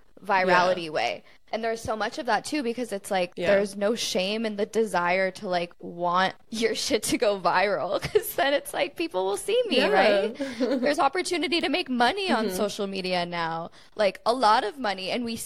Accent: United States; Like, this is the world that we live in, America. Yeah. Like, we're American.

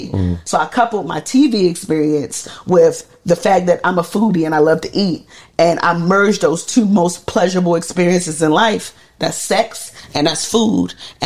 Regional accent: Jamaica; because I'm Jamaican, right? So like, I didn't grow up eating that.

